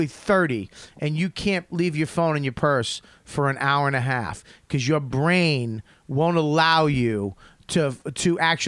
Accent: Australia; I'm not fucking white. I'm Australian.

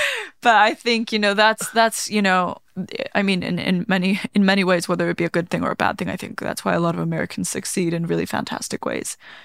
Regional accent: Iceland; Growing up in Iceland, it's not something you see that often.

